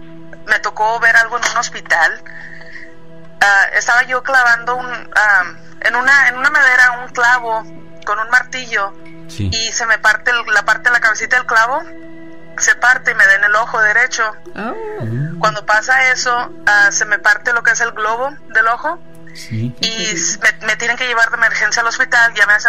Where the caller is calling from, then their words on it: San Antonio, Texas, United States; Muy buenas noches. … de San Antonio, Texas.